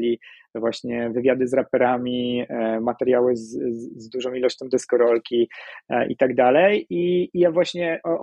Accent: Łódź, Łódź Voivodeship, Poland; ja jestem z Łodzi i to wszystko, te początki się działy gdzieś tam w Łodzi

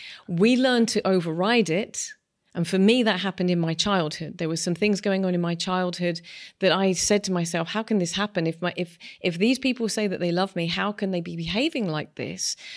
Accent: London, United Kingdom; I'm English. I grew up in London, and then moved to the country. And my childhood, I'm a child of the 70s

